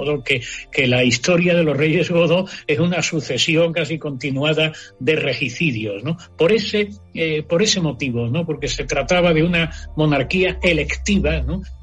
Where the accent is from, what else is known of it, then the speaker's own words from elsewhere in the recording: Spain; yo soy español porque he nacido en un determinado territorio